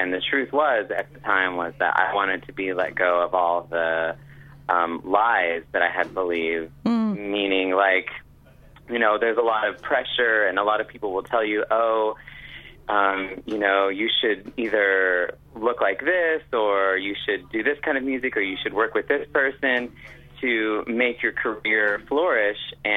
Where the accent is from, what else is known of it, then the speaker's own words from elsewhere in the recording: Visalia, California, United States; now in Los Angeles, United States; Well, I am a music artist, and I came from Visalia, that's in California. And I moved to LA about 10 years ago to pursue music